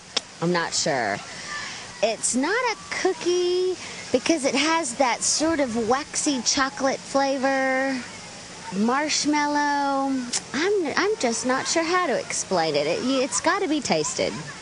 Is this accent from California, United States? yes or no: no; Chattanooga, Tennessee, United States; I was born in Chattanooga, but I grew up in the military. But Chattanooga was always hometown.